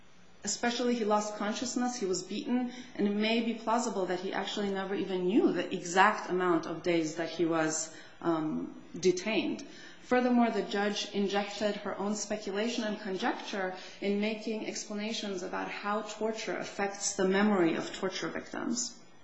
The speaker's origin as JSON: {"language": "English", "town": "Santa Monica", "region": "California", "country": "United States", "said": "No, Santa Monica."}